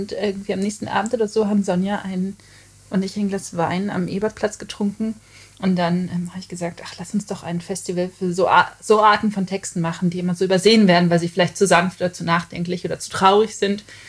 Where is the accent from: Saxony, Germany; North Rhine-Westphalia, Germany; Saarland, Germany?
North Rhine-Westphalia, Germany; Gevelsberg; also born or lived in Hagen; now in Cologne, Germany; Ich bin in Hagen geboren, aber ich bin aufgewachsen in Gevelsberg. Gevelsberg ist so groß, dass es kein eigenes Krankenhaus hat, aber sehr viele Friseure. Das ist zwischen Hagen und Wuppertal.